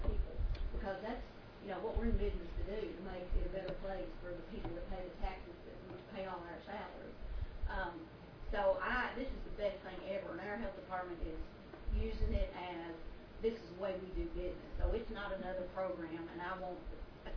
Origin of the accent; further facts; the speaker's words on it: Kentucky, United States; from Kentucky.